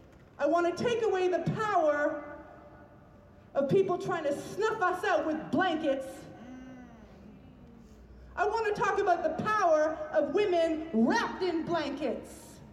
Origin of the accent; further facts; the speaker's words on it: Ontario, Canada; I'm a settler from Ontario. I'm an Anishinaabe and Jewish Ashkenazi.